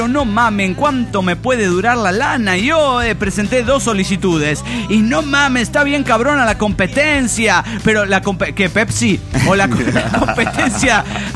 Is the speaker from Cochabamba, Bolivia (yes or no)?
yes; Cochabamba, Bolivia; de Cochabamba, Bolivia.